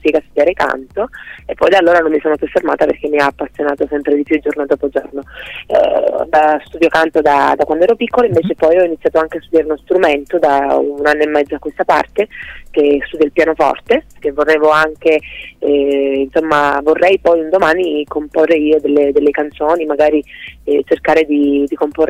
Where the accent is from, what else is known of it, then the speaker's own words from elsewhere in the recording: Sicily, Italy; Appunto, perché sono siciliana